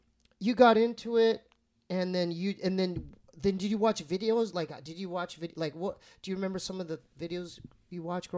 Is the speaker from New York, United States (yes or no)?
no; Poway, California, United States; No, I grew up in Poway.